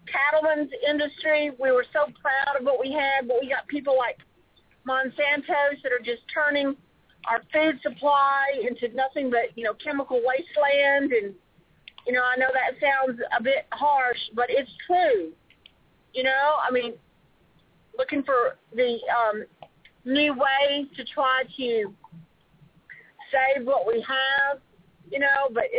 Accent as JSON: {"language": "English", "country": "United States", "tie": "born there", "said": "I'm glad that I was born in America. I have no intentions of moving anywhere else."}